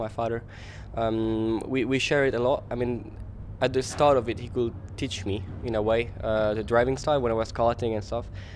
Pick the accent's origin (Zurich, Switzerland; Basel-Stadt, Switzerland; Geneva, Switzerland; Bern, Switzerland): Geneva, Switzerland; English is a second language; I grew up in Geneva in Switzerland, so I'm born there and I've made my studies there.